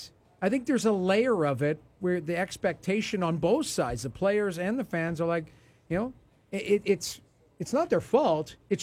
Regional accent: Edmonton, Alberta, Canada; I grew up in Edmonton, but...

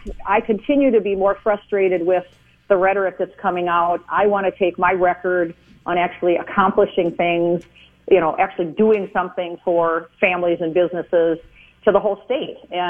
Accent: Rochester, Minnesota, United States; So I grew up in Rochester, Minnesota. Actually a lifelong resident of Minnesota. Grew up in Rochester.

